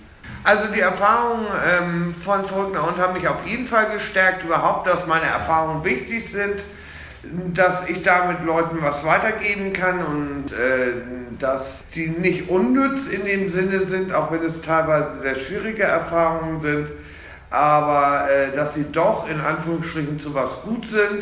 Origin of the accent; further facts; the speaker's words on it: Hamburg, Germany; now in Eutin, Germany; Ich wohne in Eutin in Ostholstein und ursprünglich komme ich aus Hamburg.